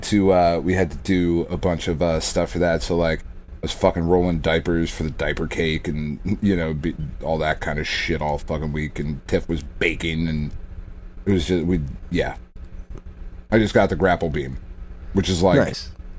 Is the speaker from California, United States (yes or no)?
no; New Jersey, United States; you know, like, we're from Jersey, so, like, everybody's fucking related.